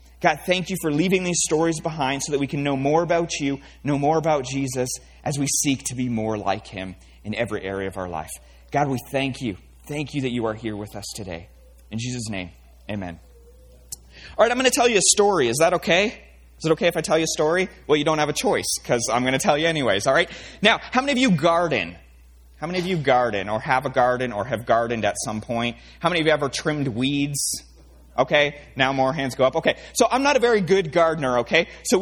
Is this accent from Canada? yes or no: yes; Canada; accent: Canadian; hopefully you can listen through my Canadian accent. All right. If you don't notice, I'm from Canada.